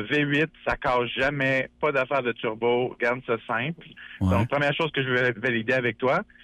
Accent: Rimouski, Quebec, Canada; Moi, je suis de Rimouski, je suis de passage à Québec, puis je vous écoutais.

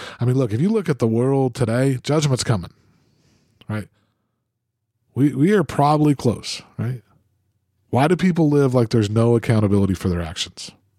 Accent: Utah, United States; I grew up in Utah. And when I grew up there, a large percentage of the Mormons were in that club.

